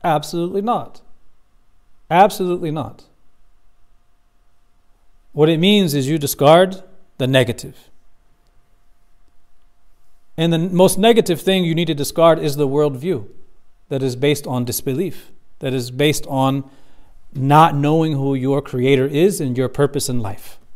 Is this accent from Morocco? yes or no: yes; Morocco; because I came from Morocco before coming here